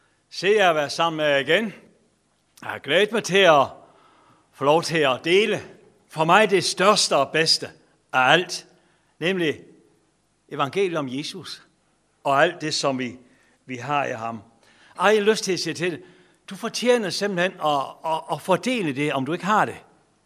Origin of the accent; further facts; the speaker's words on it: West Jutland, Denmark; Altså selv over i Jylland, hvor jeg kommer fra, særligt Vestjylland, hvor jeg stammer fra